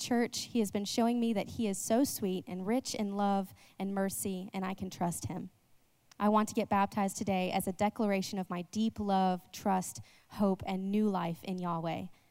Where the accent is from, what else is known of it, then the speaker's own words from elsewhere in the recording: Greenville, United States; Since moving back to Greenville, my hometown, I started seeking the real Jesus